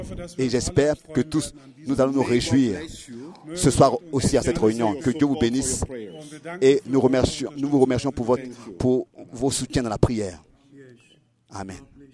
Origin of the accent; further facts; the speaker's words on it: South Africa; Et je viens de l'Afrique du Sud